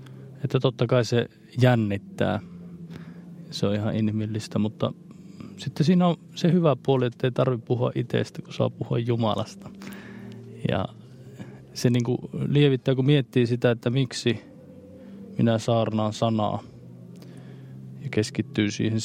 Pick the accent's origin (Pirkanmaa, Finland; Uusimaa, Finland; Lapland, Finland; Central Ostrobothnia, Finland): Central Ostrobothnia, Finland; Kokkola; lapsena aina kun asui Kokkolassa